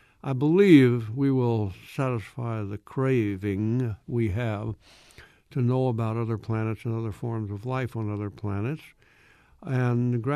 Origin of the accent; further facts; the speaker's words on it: Alabama, United States; It's actually centered on it's my southern novel. You know, I'm from Alabama